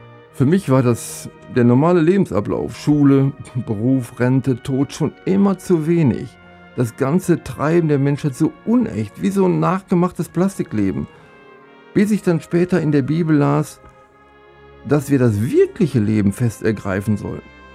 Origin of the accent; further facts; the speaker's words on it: North Rhine-Westphalia, Germany; aufgewachsen bin ich am Niederrhein, außerhalb der Stadt, im Grünen. Neben der Schule habe ich die meiste Zeit auf dem Bauernhof verbracht. Unsere Familie war katholisch